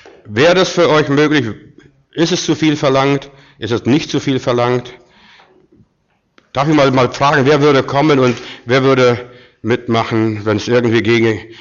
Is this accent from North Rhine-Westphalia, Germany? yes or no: no; Baden-Württemberg, Germany; Nein, ich kann nicht Griechisch. Ich bin Schwabe.